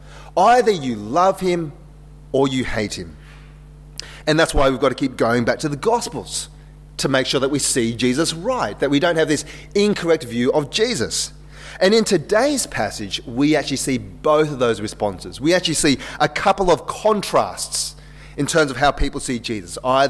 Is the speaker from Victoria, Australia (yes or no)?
no; Wagga Wagga, New South Wales, Australia; I grew up in Wagga Wagga, and so that's being in Australia